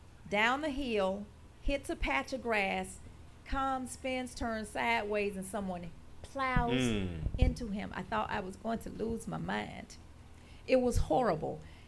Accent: Atmore, Alabama, United States; I grew up, and I'm extra country. I am from Atmore, Alabama.

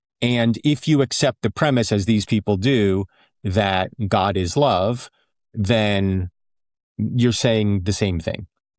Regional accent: United States; And it might just be because I'm an American.

